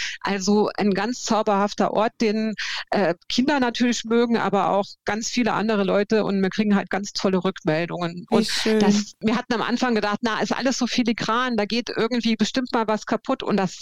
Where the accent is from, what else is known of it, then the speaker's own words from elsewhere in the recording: Saarland, Germany; wie wahnsinnig schön grün ist es bei uns im Saarland.